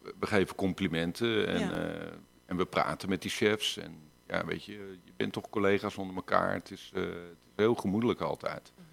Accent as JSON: {"language": "Dutch", "region": "Utrecht", "country": "Netherlands", "said": "Kijk, ik kom oorspronkelijk uit Utrecht."}